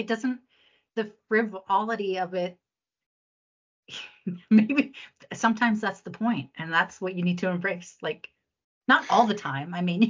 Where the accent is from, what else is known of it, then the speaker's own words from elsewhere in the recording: Swift Current, Saskatchewan, Canada; We grew up in Swift Current, Saskatchewan, 15,000 people, very super duper white, like white, white, white, white.